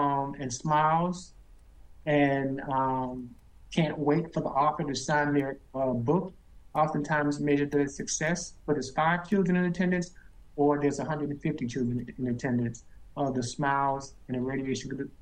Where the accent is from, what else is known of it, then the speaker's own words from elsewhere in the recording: Little Rock, Arkansas, United States; I grew up in East Little Rock, Arkansas, about a mile and a half from the William Jefferson Clinton Presidential Library.